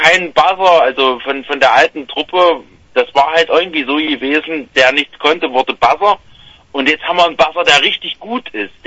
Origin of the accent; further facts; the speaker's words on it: Eisleben, Saxony-Anhalt, Germany; Also wir kommen aus dem Großraum Mansfelder Land, bezeichnen uns selber als Band, die aus Eisleben kommt.